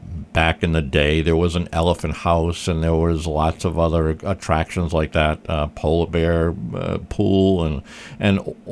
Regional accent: Rhode Island, United States; because I grew up in Rhode Island and that was a favorite thing to do.

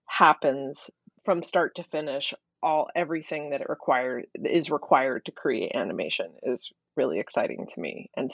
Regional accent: Philadelphia, Pennsylvania, United States; born there; Well, so I was born in Philadelphia, oldest of four.

